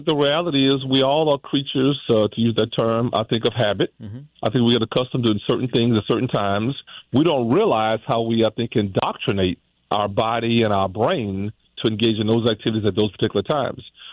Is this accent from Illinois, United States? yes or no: no; Beaumont, Texas, United States; I'm from Beaumont, Texas, originally. I mentioned that on your show before. And all my relatives worked shift work at a refinery as I was growing up.